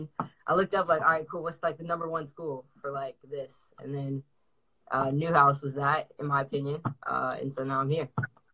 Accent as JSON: {"language": "English", "town": "Atlanta", "region": "Georgia", "country": "United States", "tie": "born or raised there", "said": "I'm from Atlanta. I'm from Atlanta, Georgia. Went to high school, grew up for the most part in Cobb County."}